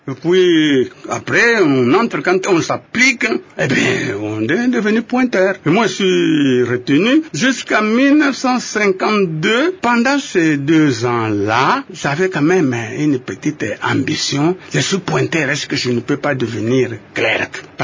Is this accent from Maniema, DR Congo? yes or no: no; Tchiela, Kongo Central, DR Congo; Du Bas-Congo, évidemment.